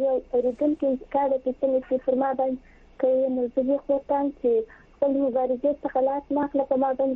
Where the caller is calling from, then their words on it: Helmand, Afghanistan; تا په امریکا کې زه په هلمند کې یم، هلمند کې